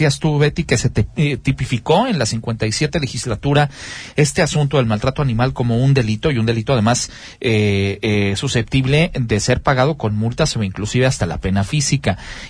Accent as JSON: {"language": "Spanish", "region": "Querétaro", "country": "Mexico", "said": "¿somos violentos los queretanos con nuestras mascotas?"}